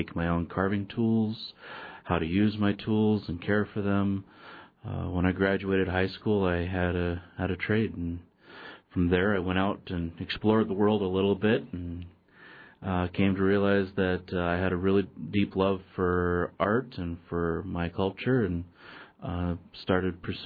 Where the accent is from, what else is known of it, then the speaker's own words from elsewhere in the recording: Metlakatla, Alaska, United States; I'm from Metlakatla, which is just south of Ketchikan, and I grew up there, went to school, studied Tsimshian art under Jack Hudson, who's a master carver there.